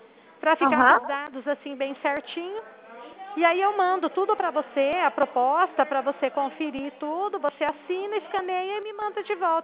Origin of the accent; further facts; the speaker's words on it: Dracena, São Paulo, Brazil; Então, eu sou daqui de Dracena.